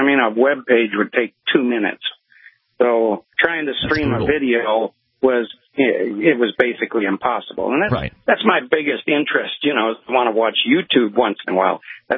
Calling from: Birmingham, Alabama, United States; Hello, guys. I'm just about in Birmingham, Alabama.

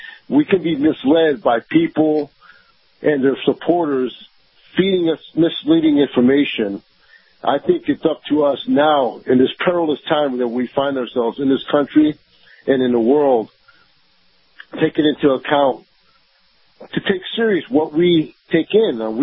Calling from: Tampa, Florida, United States; Good morning, Kyle. … from Tampa.

